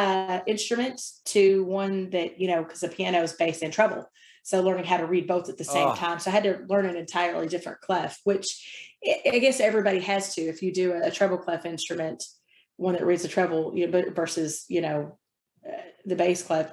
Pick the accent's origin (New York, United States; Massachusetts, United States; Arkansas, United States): Arkansas, United States; I mean, I was from Arkansas. You didn't have the internet back then.